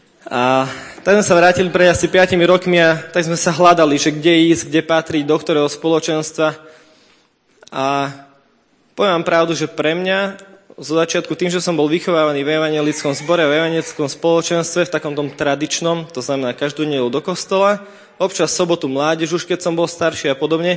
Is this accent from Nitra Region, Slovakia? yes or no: yes; Nesvady, Nitra Region, Slovakia; also born or lived in abroad; sme z Nesvadoby dvaja s mojou manželkou a nejaký ten rok tu bývame, potom sme nebývali, potom sme žili v zahraničí a ja pochádzam z evangelického zboru odtiaľto z Nesvad, kde som vyrastal v podstate